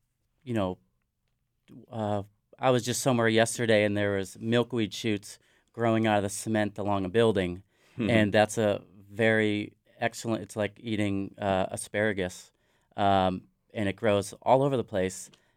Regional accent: Connecticut, United States; I grew up in Southern Connecticut and worked in restaurants until about 2003.

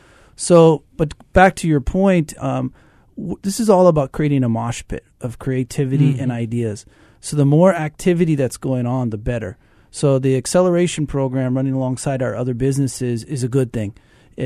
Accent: Kona, Hawaii, United States; And growing up in Kona, we only had one cinema. It was kind of a funky cinema and had lice a lot of the time, so you wouldn't go to it.

